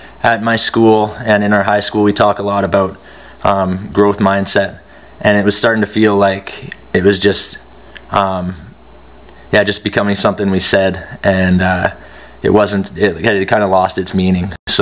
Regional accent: Canada; I'm teaching high school in Red Deer, Alberta. I'm a Canadian.

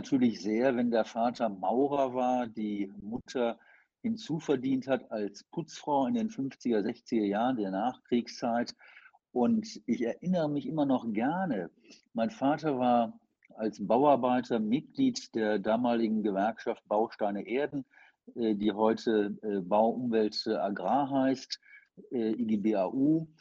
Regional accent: Wuppertal, North Rhine-Westphalia, Germany; frühere Oberbürgermeister meiner Heimatstadt Wuppertal

